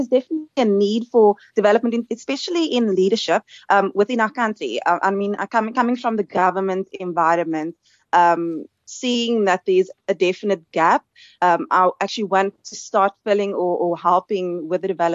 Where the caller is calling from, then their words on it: Bellville, Western Cape, South Africa; I'm actually Skyping from Bellville.